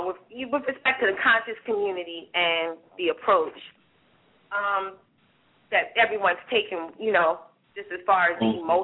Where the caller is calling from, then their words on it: New Jersey, United States; I'm calling from New Jersey.